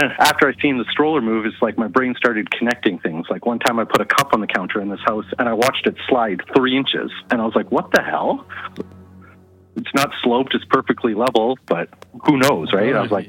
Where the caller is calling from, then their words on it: Edmonton, Alberta, Canada; from Edmonton, Alberta.